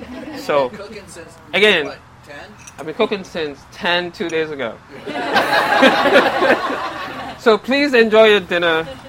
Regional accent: Nigeria; I am Nigerian.

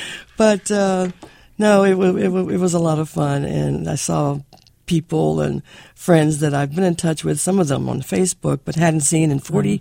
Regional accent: West Virginia, United States; I don't think as children we realized that we were growing up in Chemical Valley.

